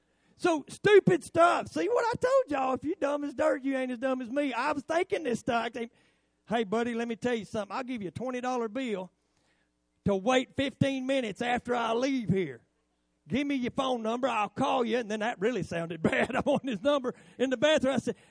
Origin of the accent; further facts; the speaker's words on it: Chestnut Mountain, United States; I'm from Chestnut Mountain, not Brokeback Mountain.